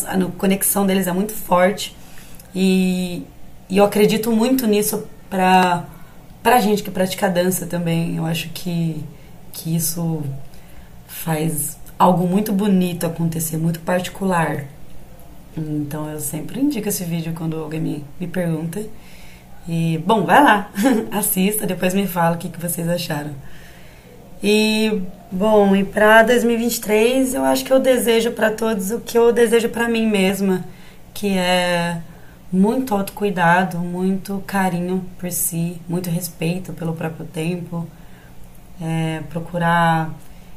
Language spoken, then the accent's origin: Portuguese; Campinas, São Paulo, Brazil; sou de Campinas, interior de São Paulo.